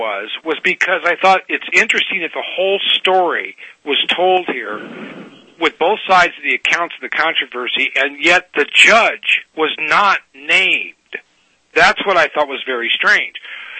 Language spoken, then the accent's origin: English; Denver, Colorado, United States; You know, I grew up in South Denver.